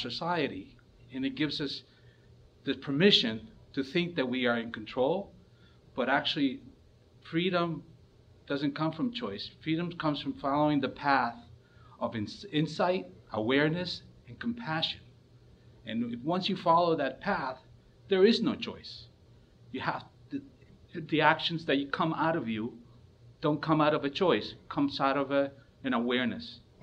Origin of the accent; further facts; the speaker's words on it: White Plains, New York, United States; I'm not from here, I'm from White Plains, New York